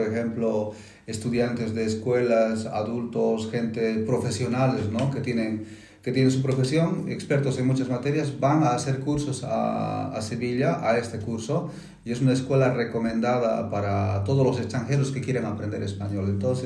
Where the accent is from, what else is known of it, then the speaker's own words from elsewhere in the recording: Bolivia; porque yo soy de Bolivia